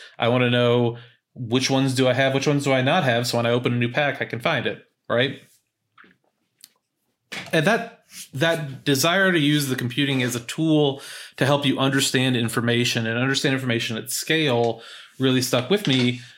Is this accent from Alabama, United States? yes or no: no; Kentucky, United States; Eastern Kentucky.